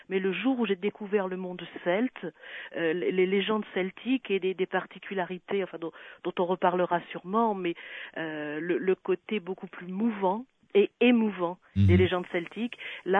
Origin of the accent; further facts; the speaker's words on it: Nouvelle-Aquitaine, France; Moi, je suis du Sud-Ouest. Je suis de la Dordogne.